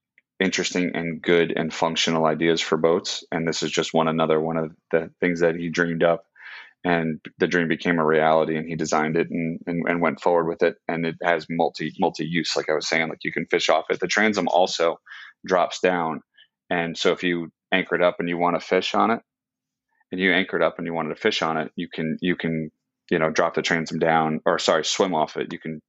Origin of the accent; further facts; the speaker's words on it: Annapolis, Maryland, United States; also born or lived in Outer Banks, North Carolina; I grew up on the Chesapeake Bay and grew up a little bit in North Carolina in the Outer Banks. My dad was a Secret Service agent, so that's why we lived in Annapolis and lived on the Chesapeake Bay